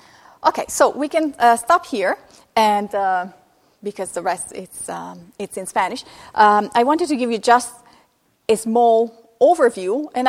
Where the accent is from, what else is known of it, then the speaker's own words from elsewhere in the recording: Italy; No, I was raised in Italy.